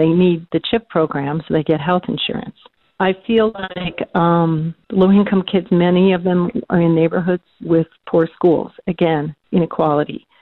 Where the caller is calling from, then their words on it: Colorado, United States; I'm calling from Colorado.